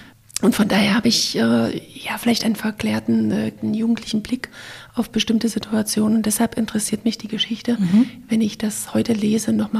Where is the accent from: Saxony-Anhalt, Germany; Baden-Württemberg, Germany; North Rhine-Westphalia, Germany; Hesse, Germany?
Saxony-Anhalt, Germany; Dessau; Und ich bin in Dessau groß geworden. Dessau ist die Stadt und ich bin auf einem Dorf kurz vor der Stadt groß geworden. Ich sage immer Dessau. Es ist Dessau-Waldersee, ist sozusagen ein Ortsteil, also sehr, sehr dörflich.